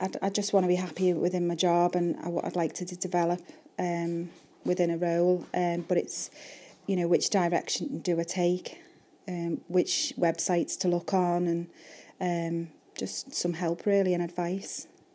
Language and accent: English; Maghull, North West England, United Kingdom; I'm from Magull and I have two children.